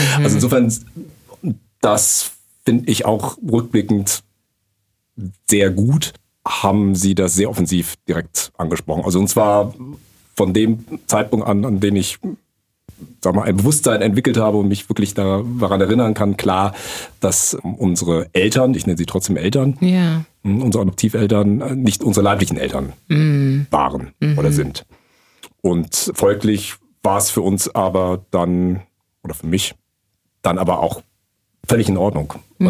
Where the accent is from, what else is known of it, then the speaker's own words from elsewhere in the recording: Mainz, Rhineland-Palatinate, Germany; born there; Ich bin in Mainz geboren, aber wirklich nur geboren und dann mit einem Jahr in Wiesbaden, im Kinderheim, anderthalb Jahre waren wir vielleicht, sind wir adoptiert worden.